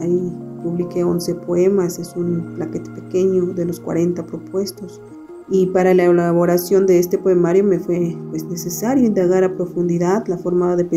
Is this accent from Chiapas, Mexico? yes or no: yes; Chiapas, Mexico; first language Tzeltal; Spanish is a second language; Mi lengua materna es el celtán, lo he hablado muy bien desde pequeña, pero aprendí a escribirla después de los 17 años cuando comencé a estudiar mi licenciatura en San Cristóbal de las Casas.